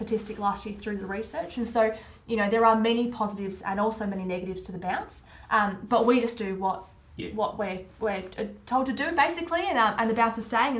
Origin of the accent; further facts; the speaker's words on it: Adelaide, South Australia, Australia; moved away as an adult; now in Melbourne, Australia; And so obviously I grew up in Adelaide, my family, friends were there, my work at the time.